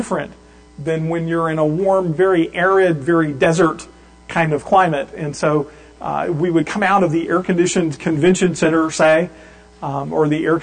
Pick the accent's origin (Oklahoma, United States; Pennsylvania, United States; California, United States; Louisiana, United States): Louisiana, United States; And now, I grew up in South Louisiana, where it's relatively warm most of the year.